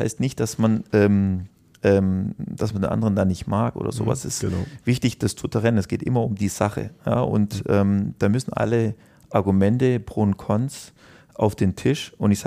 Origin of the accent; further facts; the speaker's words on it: Southern Germany, Germany; die Industrie, die eigentlich insbesondere jetzt hier im süddeutschen Raum, wo ich herkomme, als die sicherste überhaupt galt.